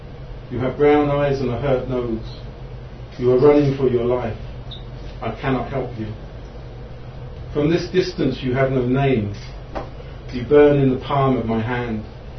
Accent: England, United Kingdom; now in Cork, Ireland; I'm from England originally, but I've been here 20 years, and I'm writing about Cork

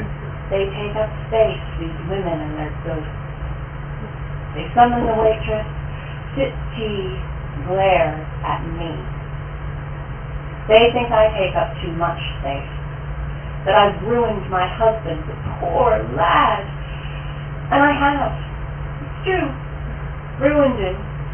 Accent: United States; now in Ireland; It was kind of about being an American in Ireland

